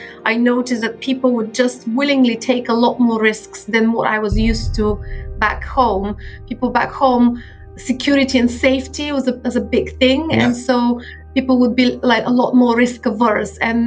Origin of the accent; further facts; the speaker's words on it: Bulgaria; moved away as an adult; I was born and raised in Bulgaria, actually, in the 80s in Bulgaria